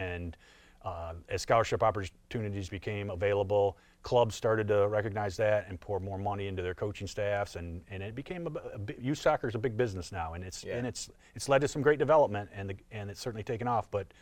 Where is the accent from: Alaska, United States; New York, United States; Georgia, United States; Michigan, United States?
Michigan, United States; Flint; I remember, I'm a Michigan kid. I grew up in Flint.